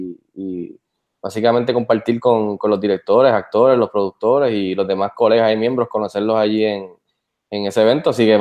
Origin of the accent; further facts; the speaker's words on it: Puerto Rico; Soy el segundo puertorriqueño en entrar.